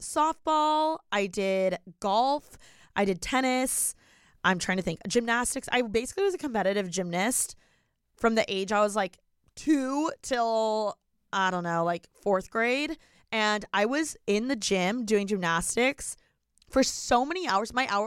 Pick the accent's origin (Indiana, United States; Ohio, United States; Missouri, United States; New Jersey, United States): Indiana, United States; now in Los Angeles, United States; I was born and raised in Indiana and I am so grateful for the way I was raised.